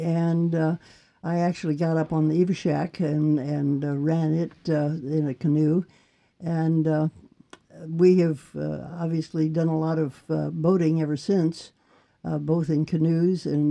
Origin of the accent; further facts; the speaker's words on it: Indiana, United States; I grew up in Indiana on a large farm that my uncle owned, and I had a Tom Sawyer, Huck Finn kind of beginning.